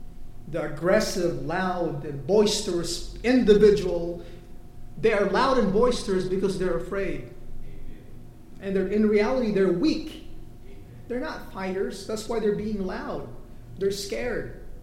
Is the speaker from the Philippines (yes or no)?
yes; Philippines; Maybe you live in Florida. I grew up in the Philippines.